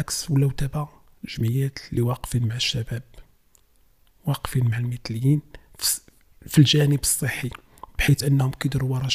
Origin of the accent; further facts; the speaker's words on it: Salé, Rabat-Salé-Kénitra, Morocco; مدينه سلاه اللي هي مدينتي